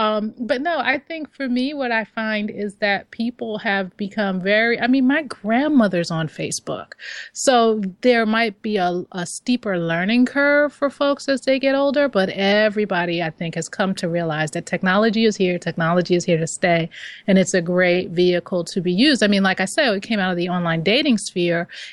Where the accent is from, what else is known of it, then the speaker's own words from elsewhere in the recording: New York, United States; I grew up in Queens, New York, so I'm a New Yorker.